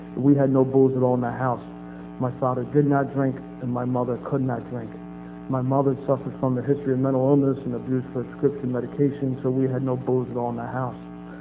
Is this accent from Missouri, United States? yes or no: no; Philadelphia, Pennsylvania, United States; I am from Philadelphia and not Mississippi. Philadelphia, Pennsylvania, and it's great to be here.